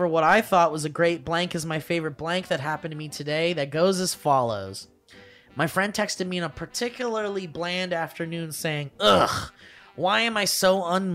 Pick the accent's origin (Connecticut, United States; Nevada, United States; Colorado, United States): Connecticut, United States; Back in the golden age of 2019, I went to go see a comedian in my home state of Connecticut. Shout out to Nutmeggers.